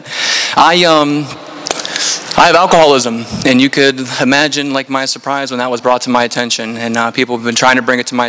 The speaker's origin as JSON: {"language": "English", "town": "Largo", "country": "United States", "tie": "born or raised there", "said": "Growing up, I grew up in Largo, and I can remember like kids my age calling it like Larghetto."}